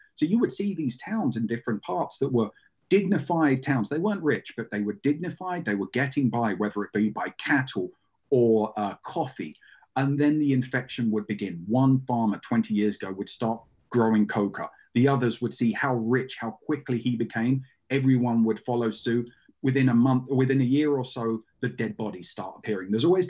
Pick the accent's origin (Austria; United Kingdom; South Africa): United Kingdom; England; I'm from England, I'm white, I'm 6 foot.